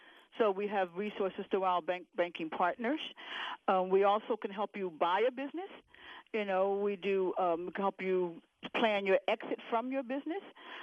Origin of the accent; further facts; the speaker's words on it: Philadelphia, Pennsylvania, United States; I'm from Philadelphia.